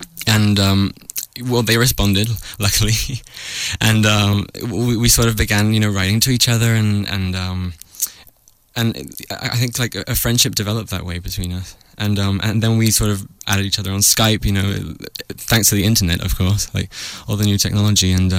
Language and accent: English; Peru; moved away as an adult; also born or lived in London, United Kingdom; now in Vancouver, Canada; well, I was born in London, in England, and when I was little, I moved to Peru. And I've been living there until September of the past year, when I went to Canada to study in Vancouver.